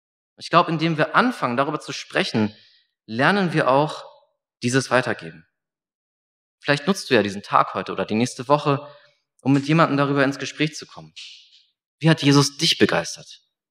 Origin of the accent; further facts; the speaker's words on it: Celle, Lower Saxony, Germany; Ich hatte in meiner Heimatstadt in Celle einen Hauskreis